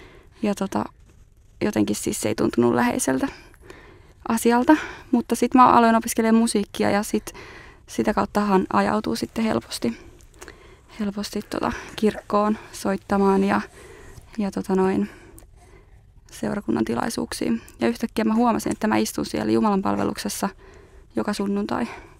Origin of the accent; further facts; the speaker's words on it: Kangasala, Pirkanmaa, Finland; Kangasalta mä oon kotoisin